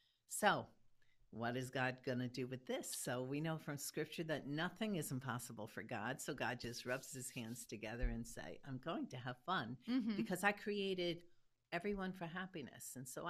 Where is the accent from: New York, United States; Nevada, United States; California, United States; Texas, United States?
New York, United States; New York City; born there; So I was born in Hell's Kitchen. It's a section of New York City. I would say it's like a rough section of New York City.